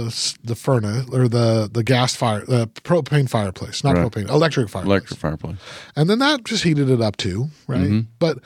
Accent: Utah, United States; Man, I grew up in Utah. Where there's real national parks.

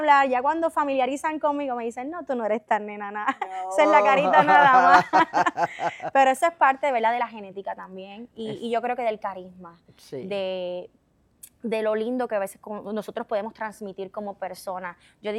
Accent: Camuy, Puerto Rico; soy legisladora municipal de mi pueblo, de mi amada ciudad romántica de Camuy.

